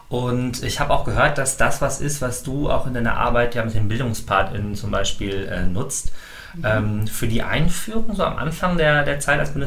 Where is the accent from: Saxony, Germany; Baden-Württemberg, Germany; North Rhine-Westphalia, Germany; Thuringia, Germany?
North Rhine-Westphalia, Germany; Dortmund; weil ich komme auch aus Dortmund, aber kenne den Stadtteil kaum.